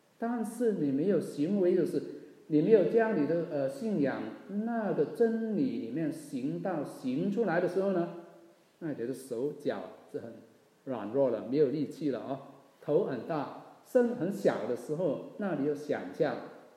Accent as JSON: {"language": "Chinese", "country": "Hong Kong", "tie": "born or raised there", "said": "我老家是香港啊。"}